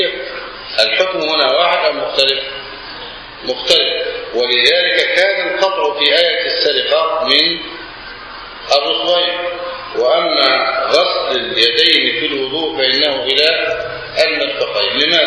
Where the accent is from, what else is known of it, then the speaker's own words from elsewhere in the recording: Egypt; بعض الناس يفهم من الكوع المشار عندنا في مصر الكوع إلى الكوع